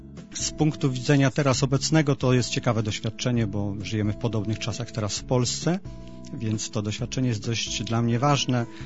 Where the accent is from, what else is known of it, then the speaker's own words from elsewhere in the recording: Wołów, Lower Silesian Voivodeship, Poland; Pochodzę spod Wrocławia, z pięknej miejscowości Wołów.